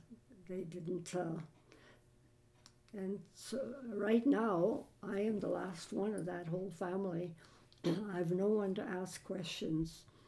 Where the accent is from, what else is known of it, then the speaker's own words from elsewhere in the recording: Forfar, Scotland, United Kingdom; born there; Oh, just in Forfar.